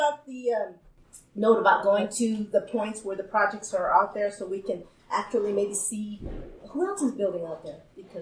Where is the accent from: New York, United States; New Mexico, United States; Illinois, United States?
New Mexico, United States; Zuni; also born or lived in Acoma; I come from Zuni and Acoma, so I'm used to, like, we're right here, so.